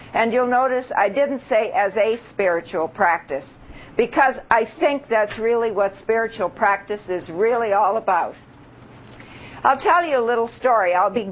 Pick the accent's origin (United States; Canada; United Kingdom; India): Canada; Toronto, Ontario; I come from Toronto